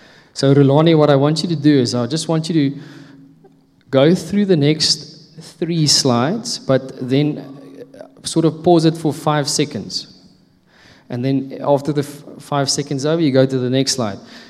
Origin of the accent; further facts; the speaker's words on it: Corriedo, Eastern Cape, South Africa; also born or lived in Windhoek, Namibia; I was born in Windhoek in Namibia, and my parents lived there for 13 years, and then we moved to the Eastern Cape in a very, very small town called Corriedo.